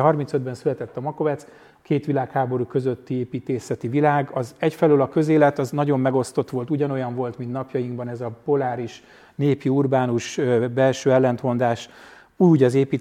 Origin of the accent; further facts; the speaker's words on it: Budapest, Hungary; én mondjuk úgy, hogy fővárosi építész vagyok, bár már néhány éve Szentendrén lakom családommal.